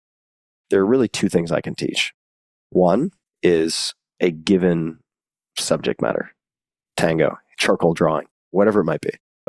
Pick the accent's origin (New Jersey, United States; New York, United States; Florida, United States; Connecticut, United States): New York, United States; And I grew up on Long Island, keep in mind.